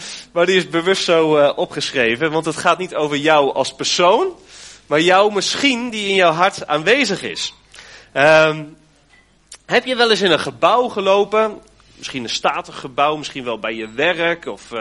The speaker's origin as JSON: {"language": "Dutch", "town": "Alkmaar", "region": "North Holland", "country": "Netherlands", "said": "Wij komen uit Alkmaar en omgeving. We hebben de afgelopen 10 jaar daar in de gemeente gestaan."}